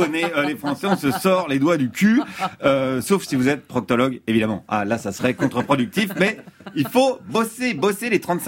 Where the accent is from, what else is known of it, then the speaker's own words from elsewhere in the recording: France; comme je suis français